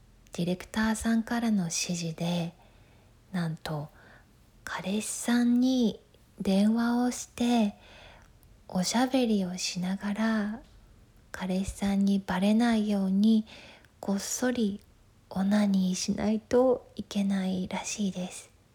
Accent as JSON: {"language": "Japanese", "region": "Tokyo", "country": "Japan", "said": "出身地は東京です。"}